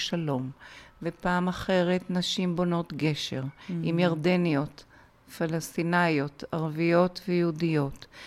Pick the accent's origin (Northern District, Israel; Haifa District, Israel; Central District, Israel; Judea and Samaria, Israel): Northern District, Israel; Ayelet HaShahar; גדלתי בקיבוץ איילת השחר. אותו הקים הסבא שלי שעלה ב-1914 לישראל, וב-1917 הקים את קיבוץ איילת השחר.